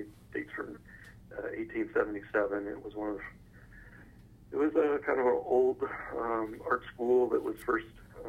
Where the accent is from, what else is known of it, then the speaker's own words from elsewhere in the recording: Kansas, United States; being from Kansas, when I tell people I'm from Kansas, I usually get one of two comments.